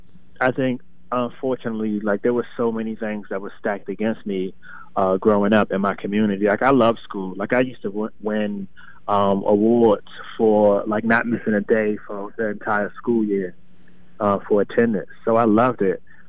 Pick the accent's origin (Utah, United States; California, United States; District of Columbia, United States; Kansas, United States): District of Columbia, United States; Washington; I grew up in Washington, D.C., Northeast, around, I guess, late 80s, early 90s was the time I was there.